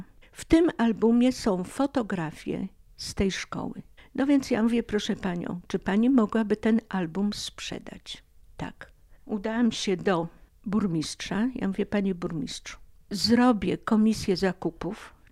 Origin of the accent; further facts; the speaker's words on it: Nałęczów, Lublin Voivodeship, Poland; mówię, że jestem z Nałęczowa.